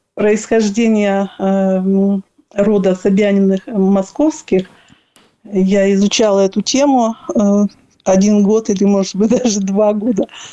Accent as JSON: {"language": "Russian", "region": "Perm Krai", "country": "Russia", "tie": "born or raised there", "said": "Это может быть вызвано тем, что я родилась в этих краях. Я родом из Чердынского района."}